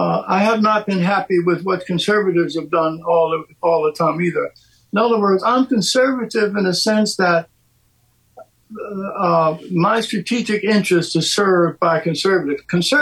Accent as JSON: {"language": "English", "town": "Philadelphia", "region": "Pennsylvania", "country": "United States", "tie": "born or raised there", "lives_now": "Washington, United States", "said": "We're both from Philly. I was born and raised in West Philly, and he was in North Philly."}